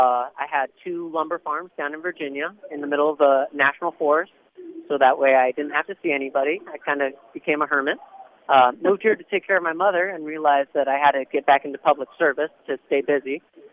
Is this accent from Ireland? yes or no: no; Germany; English is a second language; I grew up in Germany in a small farming community surrounded by nothing.